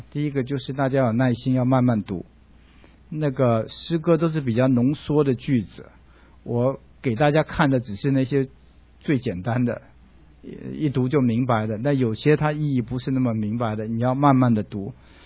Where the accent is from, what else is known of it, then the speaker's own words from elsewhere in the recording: China; 我们中国人就看一看这个对比哈